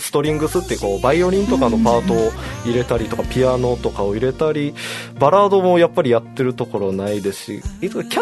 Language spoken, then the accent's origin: Japanese; Okinawa, Japan; 逆に沖縄出身ですごい良かったなっていうのもありました